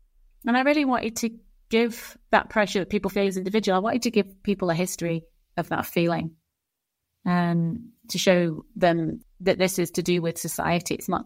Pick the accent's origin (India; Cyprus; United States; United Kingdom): United Kingdom; England; now in Edinburgh, United Kingdom; I'm originally from England, but I'm based in Scotland in the University of Edinburgh.